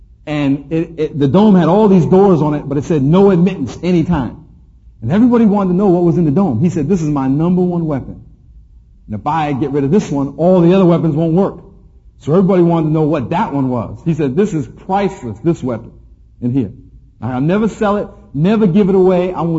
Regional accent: New York, United States; moved away as an adult; I grew up in right outside New York City. And in 1982, I was drafted to play for the Los Angeles Rams. Flew out here, first time in California

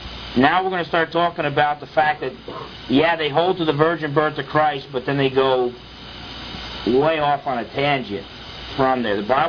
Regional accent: New Jersey, United States; when I was a kid growing up in Jersey, that's all my Protestant friends told me about, was the infallibility of the Pope and praying to Mary.

